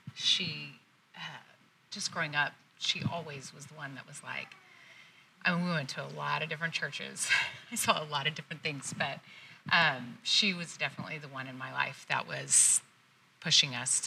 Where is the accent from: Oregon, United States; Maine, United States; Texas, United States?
Texas, United States; Uvalde; And I grew up in Uvalde, a little small town, and went to Texas Tech.